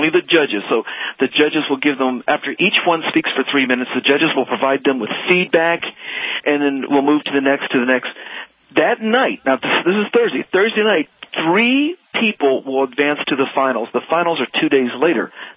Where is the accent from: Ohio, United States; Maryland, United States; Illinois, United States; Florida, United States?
Ohio, United States; Dayton; now in Dallas, United States; 12 years ago, when we moved to Dallas from Dayton, Ohio, where we were originally from